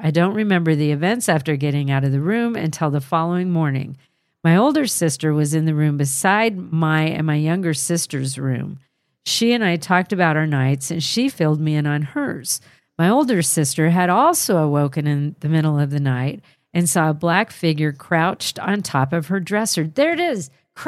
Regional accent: Waxhaw, North Carolina, United States; I grew up in and around Waxhaw, North Carolina.

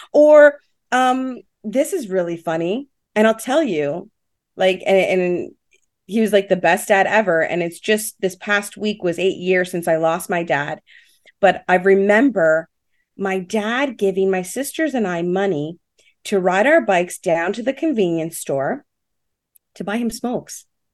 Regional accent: Rexdale, Ontario, Canada; growing up in a small town where I grew up in Rexdale

